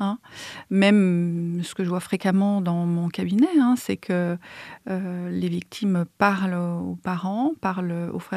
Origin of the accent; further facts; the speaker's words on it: Mâcon, Bourgogne-Franche-Comté, France; j'ai travaillé dans le réseau violence intrafamiliale de la région de Mâcon, puisqu'on vient de Mâcon.